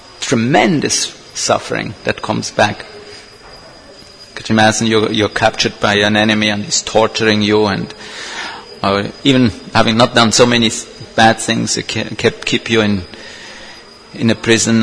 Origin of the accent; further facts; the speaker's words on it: Switzerland; I grew up in Switzerland with people killing animals, including my father.